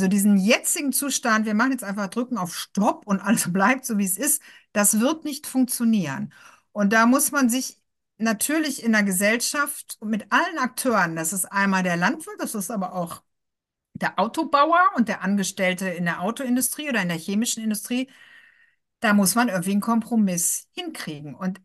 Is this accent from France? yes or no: no; Bonn, North Rhine-Westphalia, Germany; Ich komme ja aus Bonn und das ist sehr nah am Ruhrgebiet.